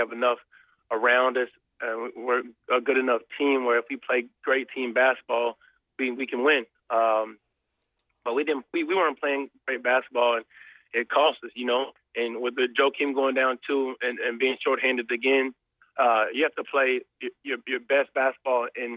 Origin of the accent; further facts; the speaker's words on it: Arkansas, United States; I was raised in Northwest Arkansas, so I try to do as much as I can in the community.